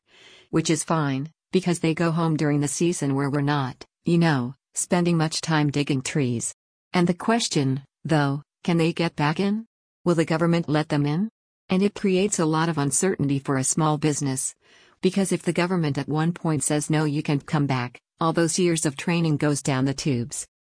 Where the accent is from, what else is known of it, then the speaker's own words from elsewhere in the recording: Texas, United States; I mean, after all, I grew up in Texas, where we were Mexico.